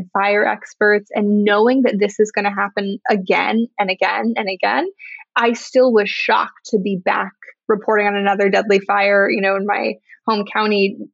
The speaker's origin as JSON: {"language": "English", "town": "Chico", "region": "California", "country": "United States", "tie": "born or raised there", "said": "growing up in Chico, I knew that Paradise was this really beautiful place"}